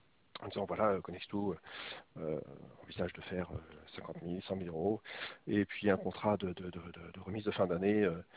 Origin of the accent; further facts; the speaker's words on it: Brittany, France; Excusez-moi, je suis breton.